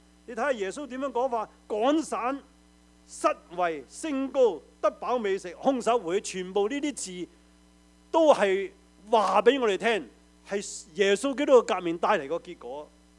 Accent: Hong Kong; 喺1950年代，我喺香港长大。

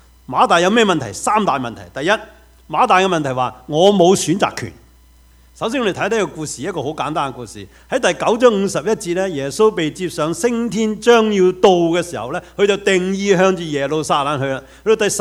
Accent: China; 我们中国人很喜欢有这种的所谓命运色彩

